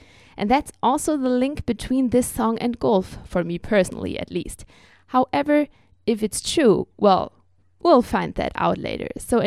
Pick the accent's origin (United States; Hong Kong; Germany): Germany; English is a second language; with sports club at schools back home in Germany. Moreover, we have a really pretty golf course in my hometown.